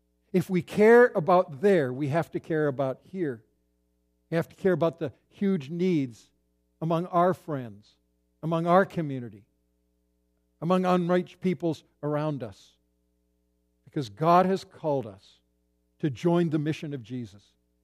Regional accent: Canada; There's a huge need in my home country of Canada

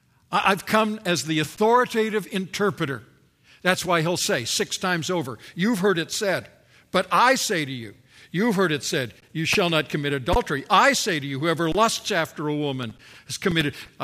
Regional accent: Canada; now in United States; I was brought up in Canada and now, of course, living in the United States

